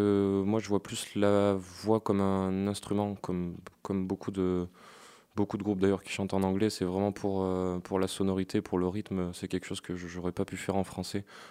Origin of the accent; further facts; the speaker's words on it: Aurillac, Auvergne-Rhône-Alpes, France; Oui, non, je viens d'Auriac.